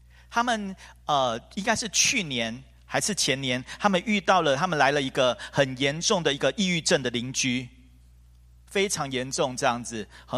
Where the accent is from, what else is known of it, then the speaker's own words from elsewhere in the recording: Taiwan; 他们有人说我们台湾人的讲话比较撒娇，